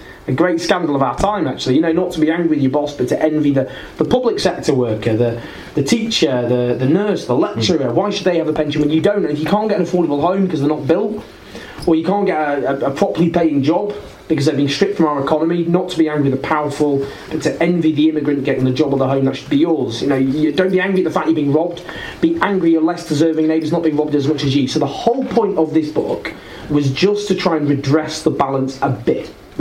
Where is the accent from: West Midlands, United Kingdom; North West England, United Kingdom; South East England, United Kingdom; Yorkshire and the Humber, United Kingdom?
North West England, United Kingdom; Stockport; also born or lived in Falkirk; But I left when I was four and went to Falkirk in Scotland for 2 years, and then I grew up in Stockport, in Greater Manchester.